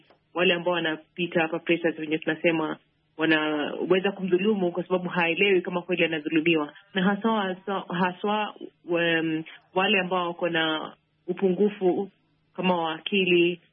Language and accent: Swahili; Kenya; Natoka nchini Kenya na niko Nairobi hivi sasa.